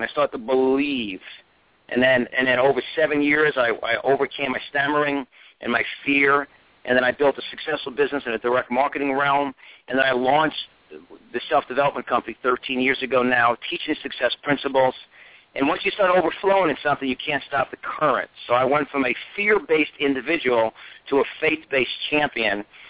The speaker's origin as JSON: {"language": "English", "region": "New York", "country": "United States", "tie": "born or raised there", "said": "I was born and raised in New York, obviously, for my last name"}